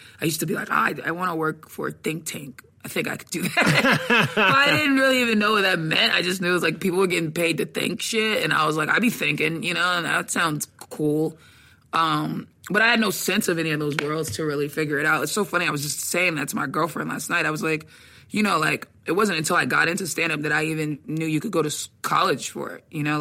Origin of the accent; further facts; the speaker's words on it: Atlanta, Georgia, United States; I was born in Atlanta.